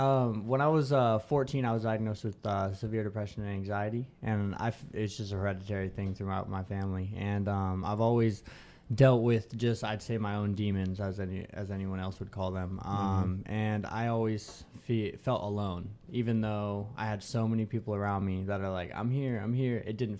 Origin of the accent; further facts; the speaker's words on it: Arizona, United States; also born or lived in Alaska; So I was born in Alaska. Don't really remember much from there, to be honest. But when I was around 8 years old, my family was like, all right, let's go to Arizona.